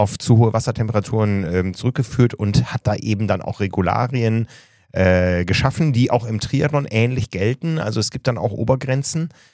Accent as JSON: {"language": "German", "town": "Osnabrück", "region": "Lower Saxony", "country": "Germany", "tie": "born or raised there", "said": "in Osnabrück, wo ich groß geworden bin"}